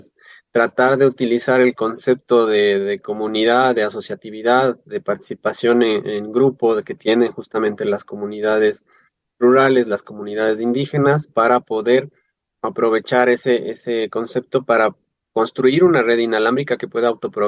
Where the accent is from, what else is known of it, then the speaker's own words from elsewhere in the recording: Ibarra, Imbabura, Ecuador; nosotros en Ibarra, específicamente de donde soy yo y donde gran parte de estos voluntarios también están viviendo